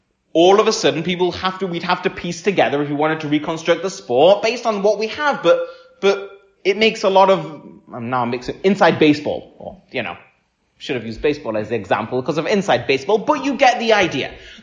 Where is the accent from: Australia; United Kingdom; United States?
United Kingdom; England; I'm English. My wife is American.